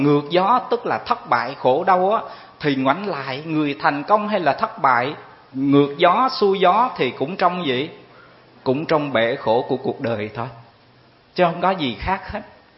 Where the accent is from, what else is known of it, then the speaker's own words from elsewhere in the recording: Bình Định, Vietnam; Chúng tôi người Bình Định xứ nẩu khô lắm, xứ nẩu chỉ có củ mì với khoai lang, không có gì hết.